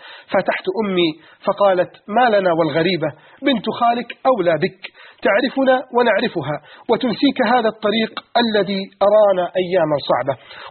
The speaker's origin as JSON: {"language": "Arabic", "town": "Alexandria", "region": "Alexandria Governorate", "country": "Egypt", "said": "عندنا في اسكندرية، والشباب اللي ضاع"}